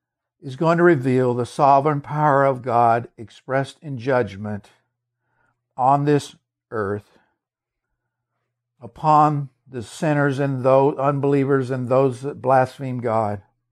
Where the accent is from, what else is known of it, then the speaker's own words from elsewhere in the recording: Ralston, Oklahoma, United States; So I decided in the middle of the night to drive from Pawhuska, Oklahoma, to my hometown in Ralston, to my parents' house.